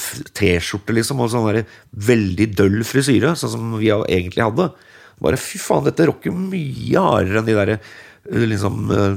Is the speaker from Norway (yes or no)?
yes; Norway; accent: Norwegian; also born or lived in United States; jag har en liksom norsk accent den blir borta och så jag flyttade ut till Norge. Nej, jag flyttade till USA för 10-12 år sedan för att bo där och men så träffade jag min tjej då som bor i Trondheim i Norge så drog jag tillbaka.